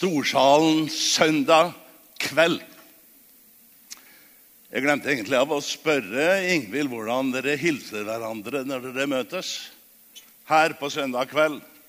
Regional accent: Trondheim, Trøndelag, Norway; Og det sier jeg som trønder og oppvokst på Rosenborg.

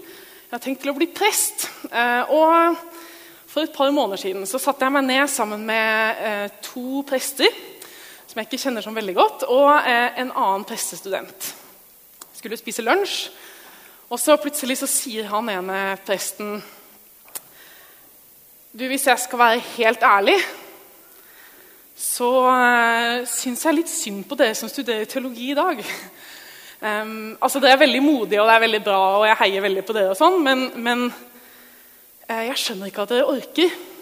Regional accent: Oppland, Norway; Jeg fortalte om der jeg kommer fra, Oppland, det er ikke akkurat bibelbeltet.

